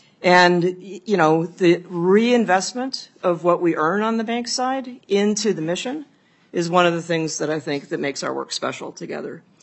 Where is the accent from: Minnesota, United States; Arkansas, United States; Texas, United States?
Minnesota, United States; Fridley; I grew up in Fridley.